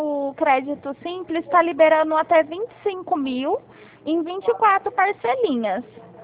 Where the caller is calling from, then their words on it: Ribeirão Preto, São Paulo, Brazil; Eu aqui de Ribeirão Preto.